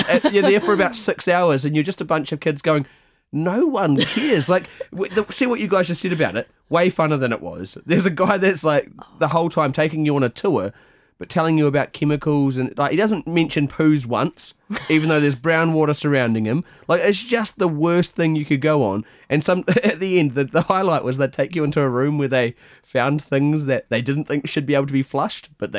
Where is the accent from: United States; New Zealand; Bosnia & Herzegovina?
New Zealand; New Brighton, Canterbury; I'm from a place called New Brighton. So it's kind of like New Zealand's equivalent of Brighton, but it's small and shitty.